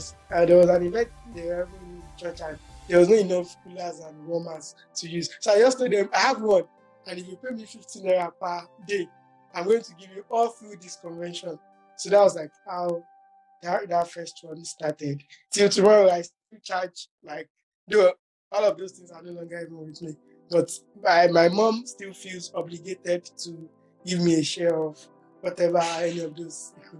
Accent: Ijebu, Ogun, Nigeria; So I grew up somewhat in Ogun State of Nigeria, where Ijebu, to be precise.

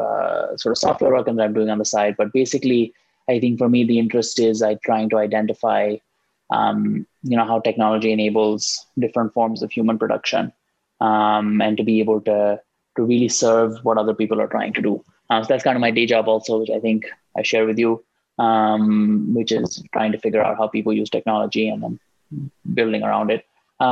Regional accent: Lahore, Punjab, Pakistan; moved away as an adult; now in United States; I grew up in Lahore, moved to the US to start college, and got into software pretty early.

